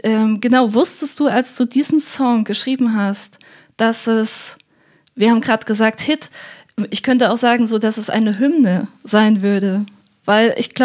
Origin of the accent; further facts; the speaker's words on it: Weimar, Thuringia, Germany; Ich komme aus Weimar, das ist so eine kleine Stadt in Thüringen.